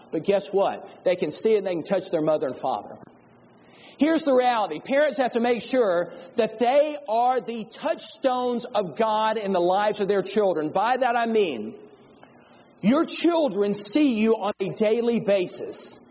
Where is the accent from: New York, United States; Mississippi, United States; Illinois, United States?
Mississippi, United States; now in Kentucky, United States; You're not the Deep South. I grew up in Mississippi. Mississippi is the Deep South.